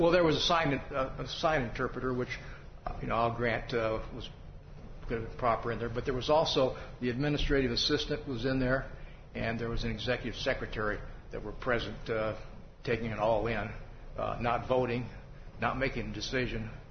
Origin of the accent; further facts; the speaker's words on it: Illinois, United States; Oh, I'm from Illinois, downstate Illinois.